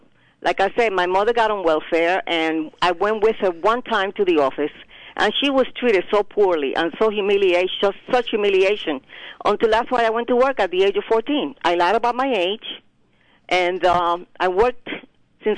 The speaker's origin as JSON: {"language": "English", "country": "Puerto Rico", "moved": "yes", "lives_now": "United States", "said": "I've never been a refugee. I am from Puerto Rico."}